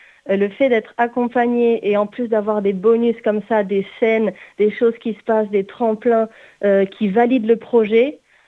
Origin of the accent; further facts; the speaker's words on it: Occitanie, France; sachant que je viens du Gard, c'est trop cool.